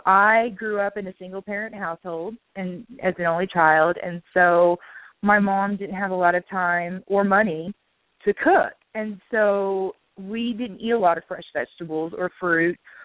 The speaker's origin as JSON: {"language": "English", "region": "the South", "country": "United States", "said": "I'm from the South, and so good food is a big thing."}